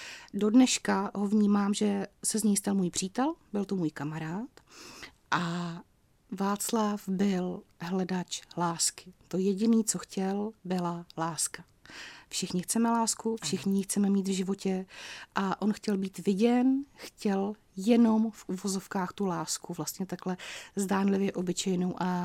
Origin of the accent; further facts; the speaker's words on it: Hradec Králové, Hradec Králové Region, Czechia; Já jsem z Hradce Králové, část mé rodiny je z Pardubic